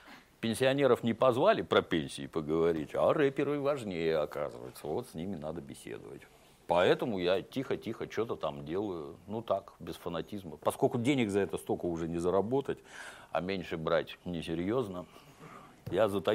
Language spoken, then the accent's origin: Russian; Kropyvnytskyi, Kirovohrad Oblast, Ukraine; born there; я вот родился в Советском Союзе в военном городке на Украине, в городе Кировограде. Далеко от Голливуда, очень.